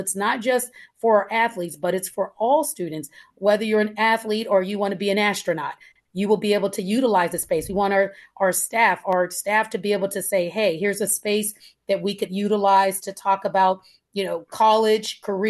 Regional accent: Pittsburgh, Pennsylvania, United States; moved away; I grew up in East Liberty, the Larmer Avenue, which has been revitalized at this point.

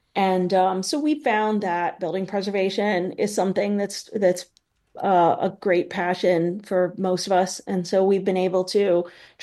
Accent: East Pittsburgh, Pennsylvania, United States; So I grew up in East Pittsburgh, which is above Braddock, and I went to the same Catholic grade school that my dad and all his brothers and sisters went to. So, Pittsburgh upbringing, then Catholic high school

